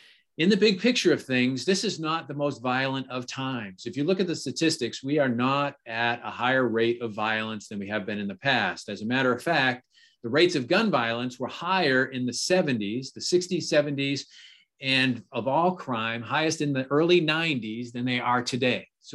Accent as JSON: {"language": "English", "region": "Alaska", "country": "United States", "said": "So going to our gun situation, I'm from Alaska."}